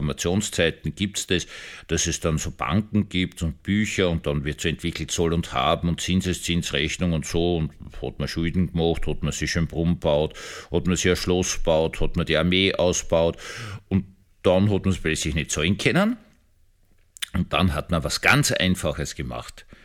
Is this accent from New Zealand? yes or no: no; Austria; Also das kann man als Österreicher sagen